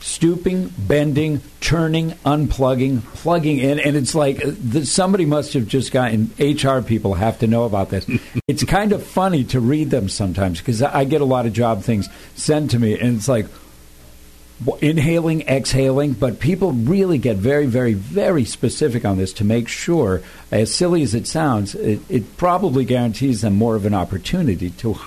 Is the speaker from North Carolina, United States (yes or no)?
no; Thousand Oaks, California, United States; I was raised in Thousand Oaks